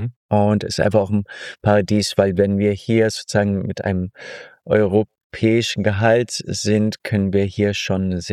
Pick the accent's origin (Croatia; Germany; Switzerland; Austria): Germany; Würzburg, Bavaria; Und dann bin ich 2019 wieder nach Deutschland, wieder in meine Heimat, nach Würzburg